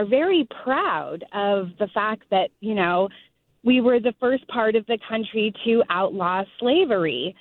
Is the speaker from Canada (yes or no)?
no; California, United States; now in Maine, United States; But myself, I'm from California, and I moved back to Maine about 3.5 years ago.